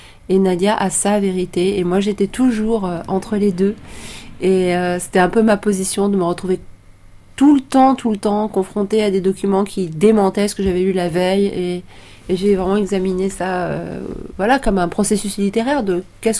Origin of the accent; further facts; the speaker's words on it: Romania; j'ai passé mon enfance en Roumanie.